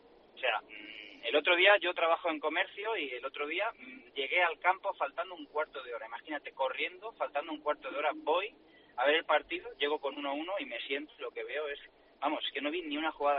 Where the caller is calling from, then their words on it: Moncada, Valencian Community, Spain; de Moncada.